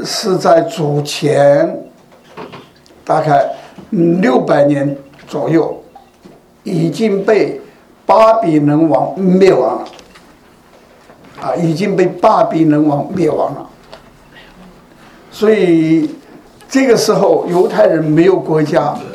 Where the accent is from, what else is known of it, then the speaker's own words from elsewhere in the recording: China; now in Canada; 等于我们中国人很多移民到加拿大来